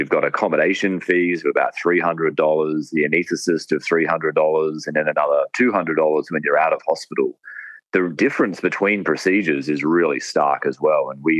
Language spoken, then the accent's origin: English; Canberra, Australian Capital Territory, Australia; like my hometown of Canberra, compared to others like Adelaide.